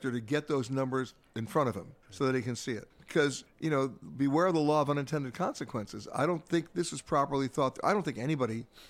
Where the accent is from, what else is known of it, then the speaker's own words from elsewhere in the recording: United States; Although, I have to tell you, and I'm almost embarrassed as an American to say this